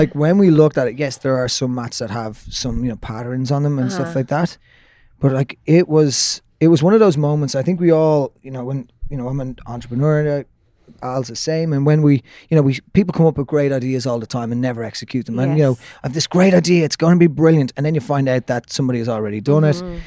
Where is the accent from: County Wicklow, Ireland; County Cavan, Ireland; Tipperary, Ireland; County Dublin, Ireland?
County Wicklow, Ireland; I'm from the Shticks. I'm from Wicklow. Live up in the mountains and love being out in the mountains.